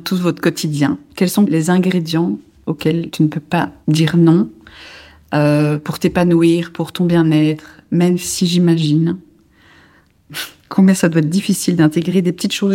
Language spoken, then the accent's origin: French; Belgium; nous, en tant que Belges